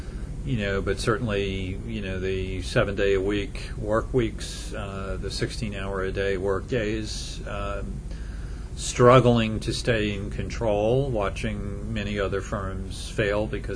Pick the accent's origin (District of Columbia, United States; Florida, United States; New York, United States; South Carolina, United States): New York, United States; I am a native New Yorker. I was born here in New York and grew up in the environs of New York, and I have lived here the better part of my life.